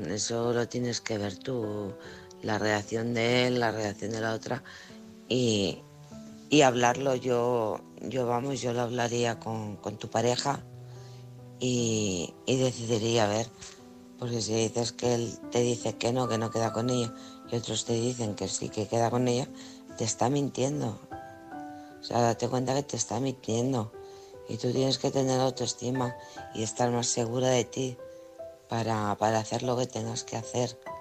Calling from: Alcorcón, Community of Madrid, Spain; de Alcorcón.

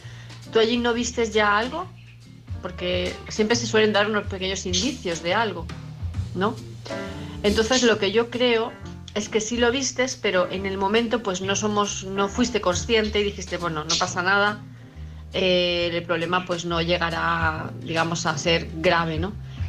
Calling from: Palma de Mallorca, Balearic Islands, Spain; de Palma de Mallorca

